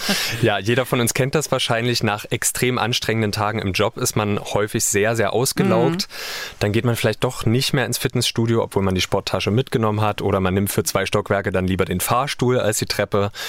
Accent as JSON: {"language": "German", "town": "Halle an der Saale", "region": "Saxony-Anhalt", "country": "Germany", "tie": "born or raised there", "said": "das waren Menschen aus meiner Heimatstadt Halle an der Saale."}